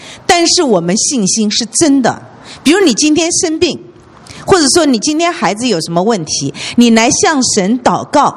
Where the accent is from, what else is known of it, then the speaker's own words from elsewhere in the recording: Nanjing, Jiangsu, China; 特别我们南京人，江浙人要杀个人比较困难，打架都困难。